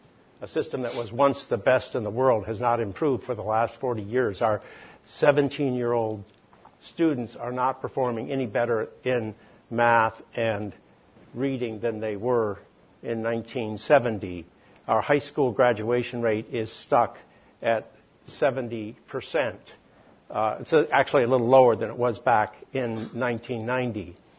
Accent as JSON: {"language": "English", "town": "Wellesley", "region": "Massachusetts", "country": "United States", "tie": "born or raised there", "said": "or Scarsdale, New York, or my hometown of Wellesley, Massachusetts."}